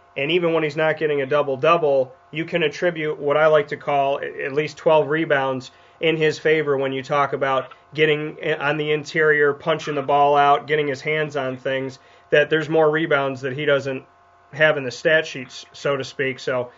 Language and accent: English; Syracuse, New York, United States; born there; it wasn't because I was born in Syracuse.